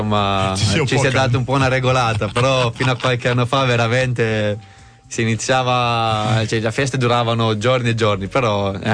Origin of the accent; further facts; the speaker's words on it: Apulia, Italy; Io appena posso vado giù, casa mia, la mia terra, è una terra bellissima.